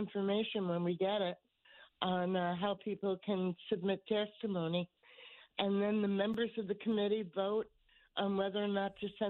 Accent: New Haven, Connecticut, United States; But, yes, I'm from New Haven, so I think our pizza rules.

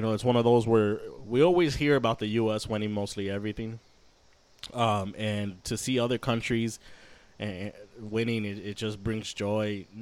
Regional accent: Puerto Rico; I was following Puerto Rico a lot because I'm from Puerto Rico.

